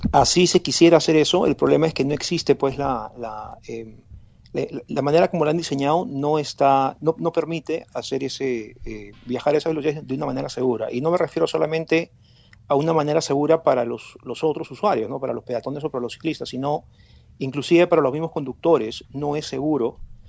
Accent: Lima, Peru; yo soy de Lima, yo soy peruano

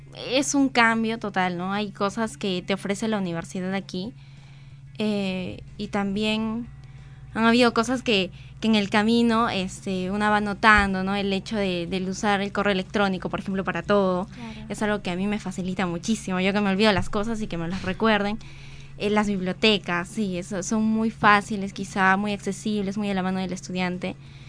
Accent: Arequipa, Peru; now in Lima, Peru; En el caso mío, yo soy de Arequipa, entonces de Arequipa a Lima hay una gran diferencia.

